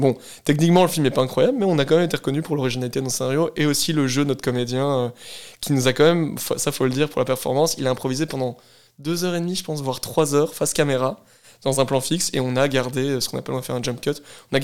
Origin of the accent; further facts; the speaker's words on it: Belgium; C'est vrai que pour les francophones belges, on est très axé sur les productions françaises aussi.